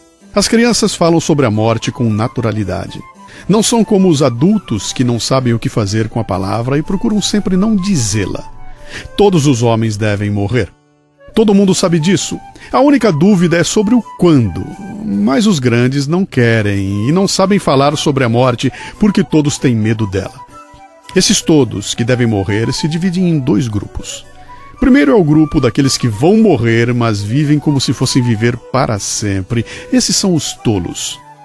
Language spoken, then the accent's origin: Portuguese; Minas Gerais, Brazil; me lembrei com saudade da minha infância em Minas.